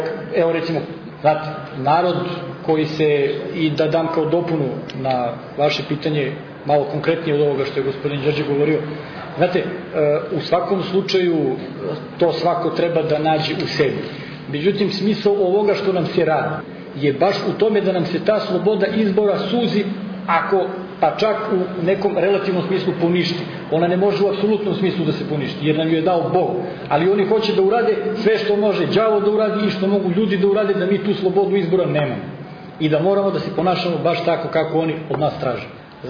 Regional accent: Serbia; Mi smo kao Srbi

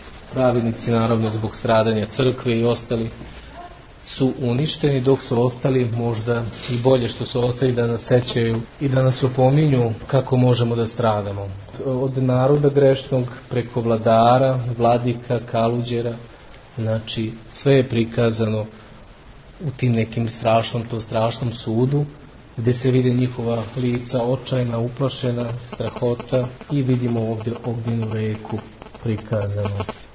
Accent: Pakrac, Požega-Slavonia County, Croatia; došao sam iz Slavonije, tamo u Hrvatskoj, tamo je bilo strašno, u Pakracu.

